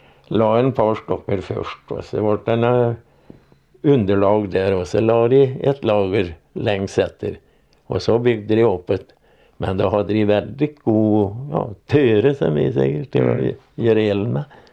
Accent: Järnskogen, Värmland, Sweden; Det var när jag var hemma i Järnskogen.

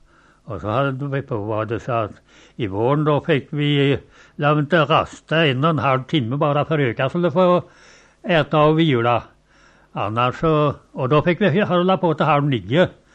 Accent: Önnarp, Skåne, Sweden; då talade jag om var jag var ifrån och att jag är ifrån Önnarp

